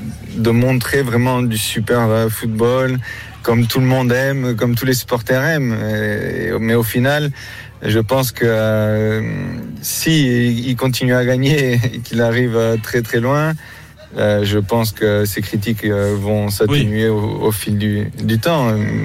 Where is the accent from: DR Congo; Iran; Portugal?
Portugal; Et même nous, en tant que Portugais, on a cette.